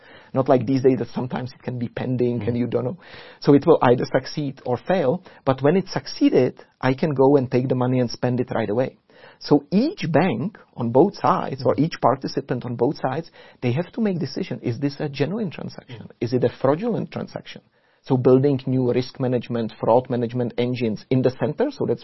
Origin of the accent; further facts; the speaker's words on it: Canada; I came from Canada